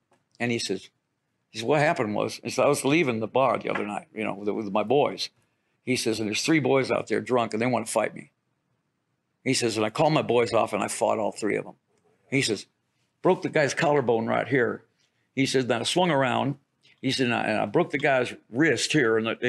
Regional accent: Detroit, Michigan, United States; I start taking the bullets out, you know, because I'm from Detroit.

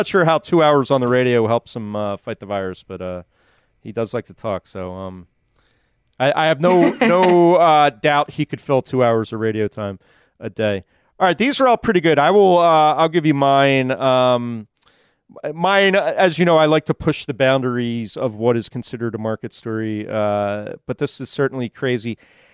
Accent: Philadelphia, Pennsylvania, United States; I'm from Philly, where the big competition is the chicken wing eating competition.

